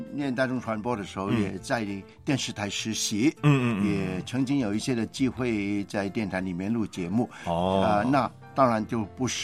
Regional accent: Hong Kong; Chinese is a second language; 那我是在香港长大，一句普通话都不会讲

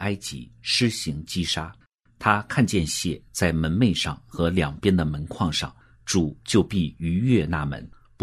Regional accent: China; 所以我们中国人在过节之前，我们都要来打扫洁净我们的房屋

